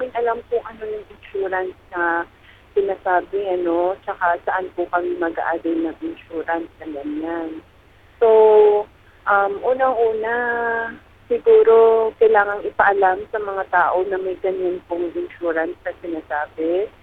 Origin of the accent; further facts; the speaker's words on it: Bangsamoro, Philippines; wala pa namang nagtataguyod mula sa amin sa Maranao na mapreserba itong ganitong kultura ng paghahabi